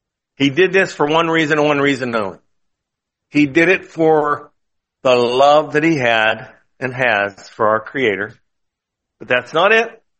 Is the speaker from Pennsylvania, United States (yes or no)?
yes; West Newton, Pennsylvania, United States; Westmoreland County, back in my hometown where Little West Newton is, and so on.